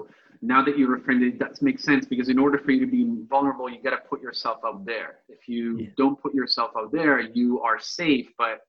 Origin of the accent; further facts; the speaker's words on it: Italy; now in Canada; I'm from Italy. I live in Canada, but I'm from Italy.